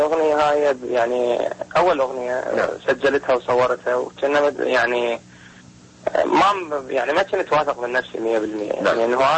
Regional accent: Iraq; now in Dubai, United Arab Emirates; صارت ظروف العراق يعني وطلعنا من العراق وتغربنا من بلد البلد وقطعنا يعني صارت تقريبا 9 سنين

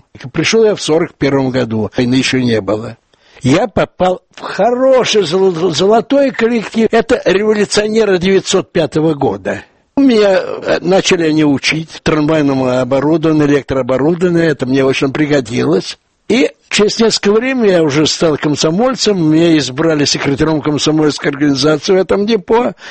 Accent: Moscow, Russia; Я коренной москвич. Я родился около Белорусского вокзала, на Миусах. Вся семья у меня, дети мои тоже на Миусах, племянники у меня на Миусах.

